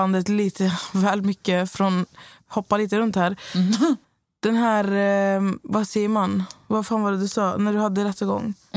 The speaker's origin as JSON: {"language": "Swedish", "town": "Skövde", "region": "Västra Götaland County", "country": "Sweden", "tie": "born or raised there", "said": "För jag var hemma i Skövde och vi har haft så mycket diskussioner."}